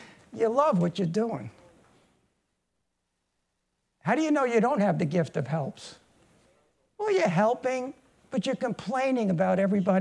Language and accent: English; Brooklyn, New York, United States; And he's from Mexico City, you know. I'm from Brooklyn. See how God can put two people from different backgrounds, different cultures.